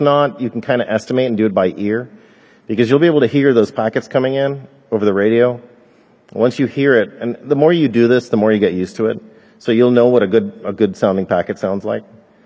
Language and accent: English; Florida, United States; In fact, I'm from Florida, Central Florida, and I routinely get packets coming in from Canada, Mexico, Cuba even, from Florida.